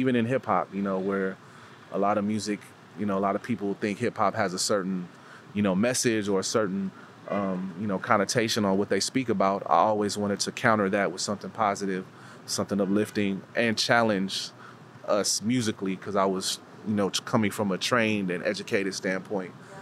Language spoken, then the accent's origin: English; Oakland, California, United States; I feel like growing up in the Oakland community, I was always brought into spaces that were accepting of all.